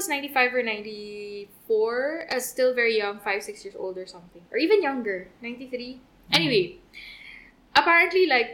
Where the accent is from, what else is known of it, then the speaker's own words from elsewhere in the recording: Central Luzon, Philippines; when I was younger, because I grew up in Pampanga.